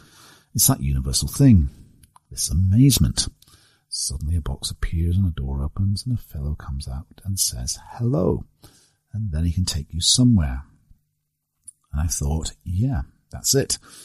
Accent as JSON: {"language": "English", "town": "Aberdeen", "region": "Scotland", "country": "United Kingdom", "tie": "born or raised there", "said": "When I was a kid growing up in Aberdeen in the 1970s and 80s"}